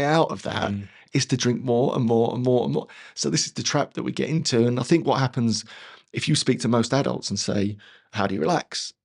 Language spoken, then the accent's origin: English; Dagenham, London, United Kingdom; I was this little tough kid growing up in Dagenham, and I loved bird watching and knitting with my nans.